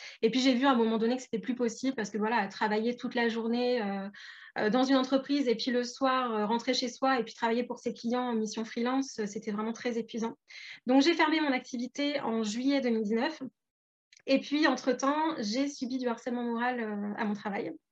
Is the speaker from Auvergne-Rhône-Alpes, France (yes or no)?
no; Hauts-de-France, France; now in Le Mans, France; j'ai fait mes études à Paris, mais à la base, je viens de la région des Hauts-de-France. Enfin, maintenant, on l'appelle les Hauts-de-France, mais je viens de Picardie.